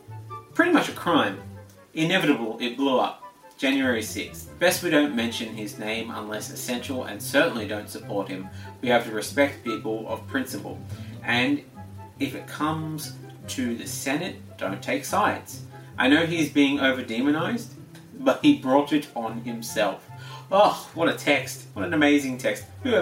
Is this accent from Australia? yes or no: yes; Australia; Now, as an Australian, it is my unfortunate duty to come out and make it known that not all Australians feel the same way the Murdochs do most of the time.